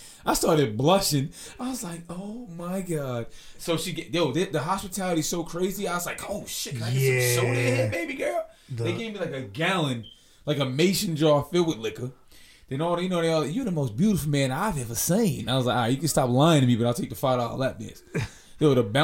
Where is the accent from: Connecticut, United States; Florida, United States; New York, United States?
New York, United States; You know they know we're from New York. How we speak, of course.